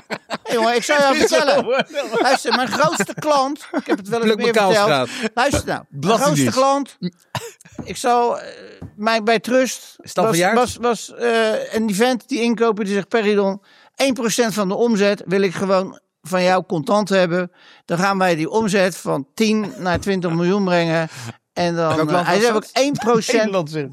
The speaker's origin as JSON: {"language": "Dutch", "country": "Netherlands", "said": "Ik ben niet weg uit Nederland."}